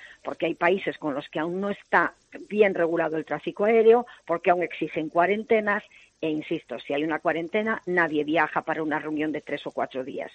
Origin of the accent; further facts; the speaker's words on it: Galicia, Spain; como buena gallega